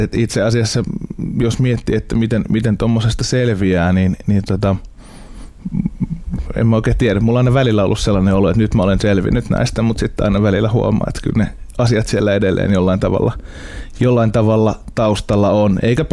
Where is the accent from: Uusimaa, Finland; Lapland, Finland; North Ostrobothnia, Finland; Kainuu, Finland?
Uusimaa, Finland; Hanko; mä oon kotoisin Hangosta, Suomen eteläisimmästä kaupungista, mikä on äärimmäisen hieno paikka mun mielestä edelleen. Kaipaan sinne takaisin.